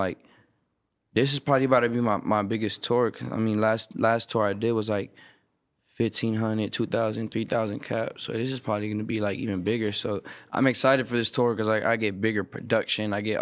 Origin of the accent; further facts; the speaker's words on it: Florida, United States; Man, I'm from Florida, so I fuck with … music heavy, bro.